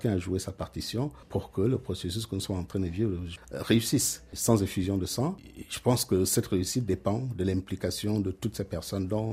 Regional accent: Gabon; quand on est gabonais, quand on vit au Gabon, on se rend tout simplement compte

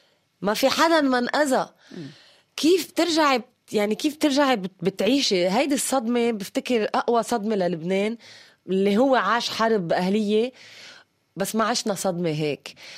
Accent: Syria; ما نحنا سوري عم نعمل 5 ساعات لنجيب ربطة خبز وبنزين

